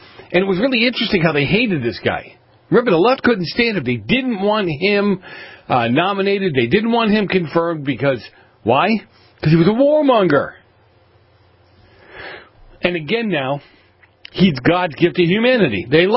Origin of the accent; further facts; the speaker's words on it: Boston, Massachusetts, United States; Look at growing up in Boston, I knew the best way to get money, or the best way to get a job to get a lot of money, was to go hunt down a government project